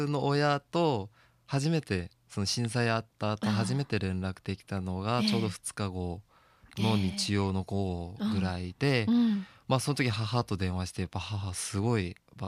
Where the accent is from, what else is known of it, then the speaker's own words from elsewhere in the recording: South Korea; Japanese is a second language; 自分は韓国人でその日本語の案内文とかをなんか韓国語に翻訳したり、あとその仙台に在住しているなんか韓国人の留学生だったり